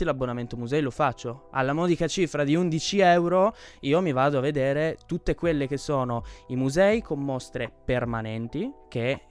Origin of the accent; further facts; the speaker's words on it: Turin, Piedmont, Italy; Poi, parlando da torinese, è assolutamente di fondamentale importanza.